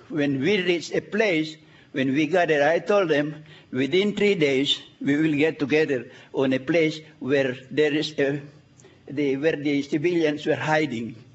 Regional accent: Nueva Ecija, Philippines; that place there is where I was born. I was from Nueva Ecija.

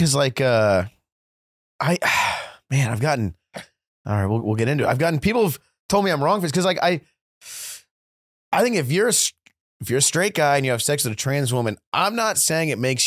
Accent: Midwest, United States; buddy, I'm from the Midwest.

